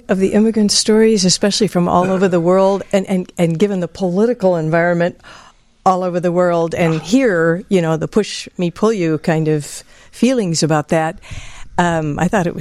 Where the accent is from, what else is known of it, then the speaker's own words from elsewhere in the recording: Evanston, Illinois, United States; also born or lived in Glenview / Glencoe; Actually, we grew up in Evanston.